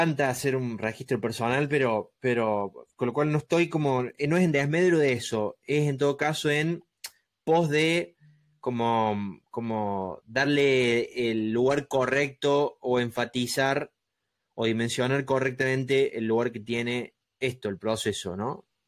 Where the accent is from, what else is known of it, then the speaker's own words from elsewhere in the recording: San Martín de los Andes, Neuquén, Argentina; en mi ciudad natal, que es San Martín de los Andes